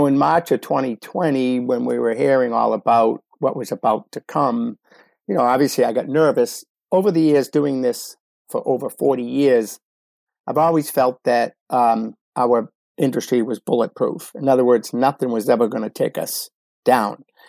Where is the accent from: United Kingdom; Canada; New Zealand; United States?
United States; Medford, Massachusetts; to my hometown of Medford, Massachusetts